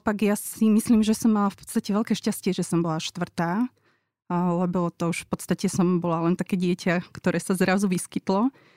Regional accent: Žilina Region, Slovakia; Ja pochádzam z Liptova, som štvrté dieťa zo štyroch a sme boli rodina striktne patriarchálna.

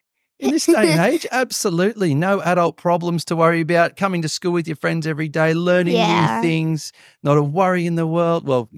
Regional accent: New South Wales, Australia; I grew up on the Central Coast, so it's not the city, but it's not country. But when my wife and I moved, we lived in Young, which is regional New South Wales. We also lived in Pleasant Hills, which is near Henty, Lockhart, Albury sort of area.

